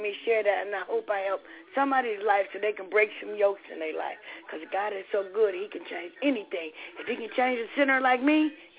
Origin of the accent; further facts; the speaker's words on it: Toledo, Ohio, United States; I'm from Toledo, Ohio.